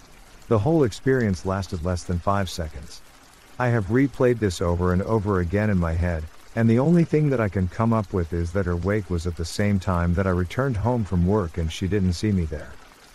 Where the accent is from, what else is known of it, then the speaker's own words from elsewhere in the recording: Connecticut, United States; now in Arizona, United States; I was born in Connecticut and lived in Connecticut until 2002 when I moved to Arizona. I have been here since.